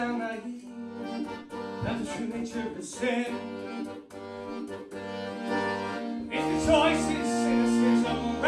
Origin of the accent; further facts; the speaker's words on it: Brooklyn, New York, United States; I'm from Brooklyn, New York.